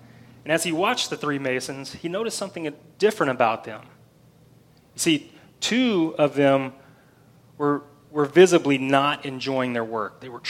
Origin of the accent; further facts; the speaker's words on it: Memphis, Tennessee, United States; I am from Memphis.